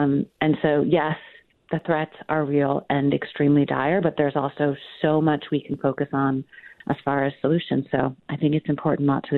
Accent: Brooklyn, New York, United States; I grew up in Brooklyn and never thought of New York as a coastal city

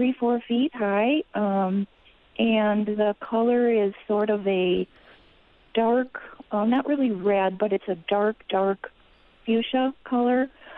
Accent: Wisconsin, United States; We haven't been here that long. We're originally from Wisconsin.

